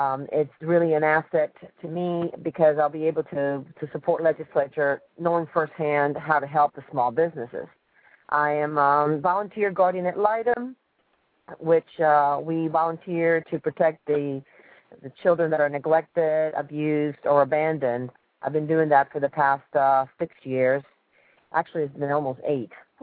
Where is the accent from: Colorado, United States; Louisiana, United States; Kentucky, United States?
Louisiana, United States; Baton Rouge; moved away as an adult; also born or lived in Cuba; now in Miami, United States; Well, I moved to Florida in 1987 with my daughter. She was first grade at the time, and I grew up in Louisiana. I grew up in Baton Rouge, Louisiana, but I was born in Cuba. So this was kind of a homecoming for me to live in Miami.